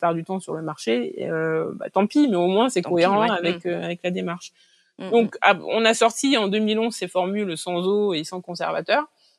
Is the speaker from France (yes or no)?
no; Benin; ça m'a rappelé mon enfance au Bénin